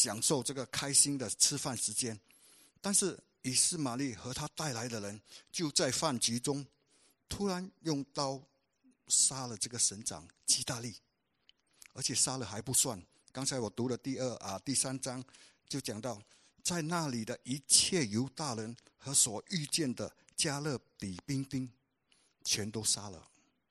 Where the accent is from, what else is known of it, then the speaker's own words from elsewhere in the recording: Singapore; 我们人尤其是我们新加坡人会想到